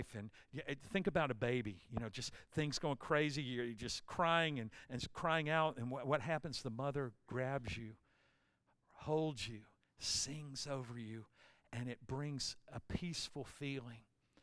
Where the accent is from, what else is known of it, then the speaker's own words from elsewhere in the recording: Cleveland, Ohio, United States; born there; I was born in Cleveland, Ohio, right on Lake Erie.